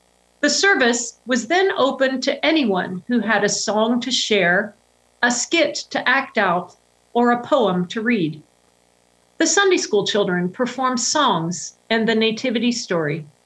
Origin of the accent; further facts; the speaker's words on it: Ohio, United States; I grew up in Ohio in the United Methodist Church, and we always had a big Christmas Eve service every year.